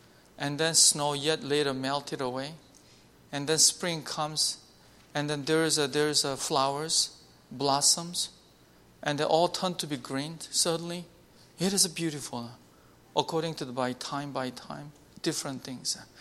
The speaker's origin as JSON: {"language": "English", "town": "Chicago", "region": "Illinois", "country": "United States", "said": "I came from Chicago, and beautiful."}